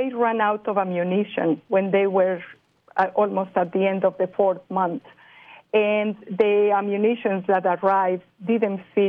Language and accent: English; Puebla, Mexico; I am from Puebla, And Puebla is southeast of Mexico City, about between 80 and 90 miles from there.